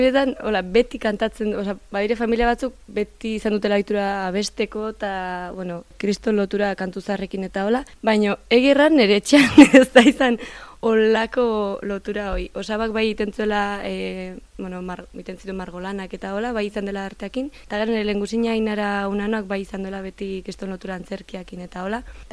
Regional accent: Elizondo, Navarre, Spain; also born or lived in Lekaroz; ni sortu nintzen Lekarozen, Lekarozko etxe arraspoit batean, baino bos urte inguru genituen hor, eta gero amatxiltzela bere neraiten sortetxera bueltatu ginen Elizondora. Eta hoxen sortu nintzen otxeila hogeita zazpi batean, Lekarozko inauterietan.

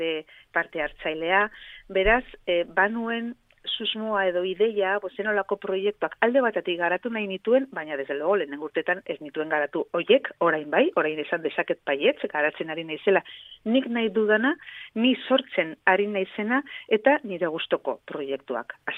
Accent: Aoiz, Navarre, Spain; ni Agoizkoa naiz, dakizun bezala, eta Agoitzen bizi naiz.

